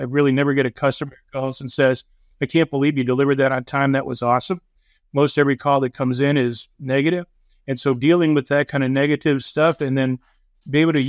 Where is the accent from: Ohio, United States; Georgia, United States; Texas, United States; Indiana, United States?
Ohio, United States; Cleveland; I grew up in Cleveland, Ohio.